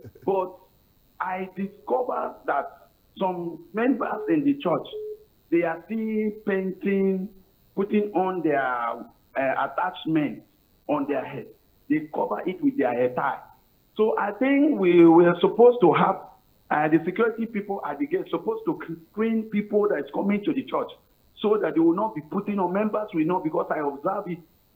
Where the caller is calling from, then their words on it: Lagos, Nigeria; I'm calling you from Lagos State.